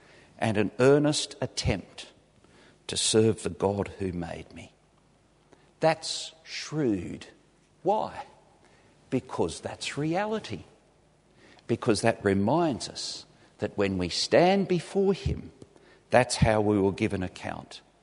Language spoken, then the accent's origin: English; South Africa; In the 50s and 60s in South Africa